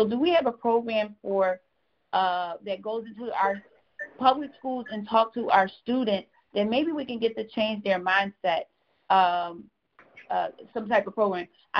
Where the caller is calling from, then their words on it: Oakland, California, United States; I'm calling from Oakland, the Northwest.